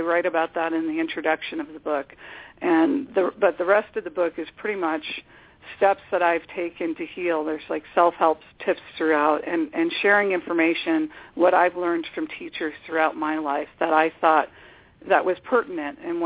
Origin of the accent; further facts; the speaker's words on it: Chicago, Illinois, United States; Well, I grew up in Chicago, Illinois, on the northwest side, and I attended local schools until high school.